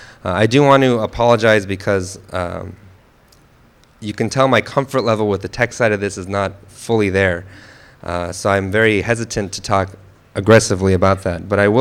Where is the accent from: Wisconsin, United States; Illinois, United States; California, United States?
California, United States; San Diego; because I grew up in San Diego in a very comfortable environment, to realize how bad things are.